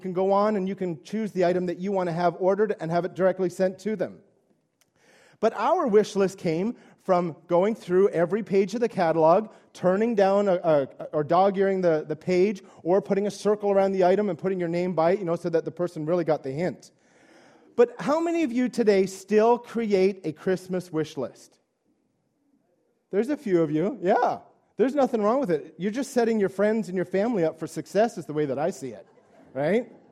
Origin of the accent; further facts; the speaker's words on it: Newfoundland and Labrador, Canada; as you know, I am from Newfoundland, so I try and teach you some language from my mother tongue.